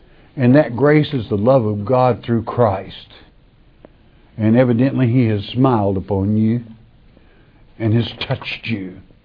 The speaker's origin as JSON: {"language": "English", "country": "Ireland", "lives_now": "United States", "said": "just like I would be called an Arkansan because I live in Arkansas. But I'm an Irishman"}